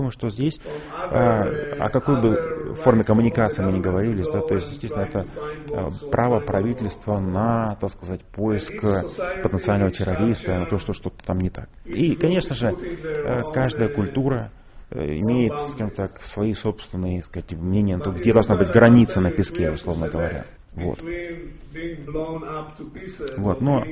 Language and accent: Russian; Israel; я сам из Израиля, а это страна, как вы знаете, в которой безопасность очень важна